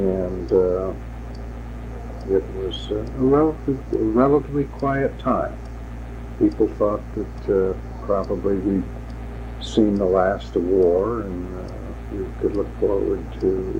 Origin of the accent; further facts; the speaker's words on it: Hillsboro, United States; Well, I was born here in Hillsboro on the 18th of May, 1927. And I grew up and was raised here.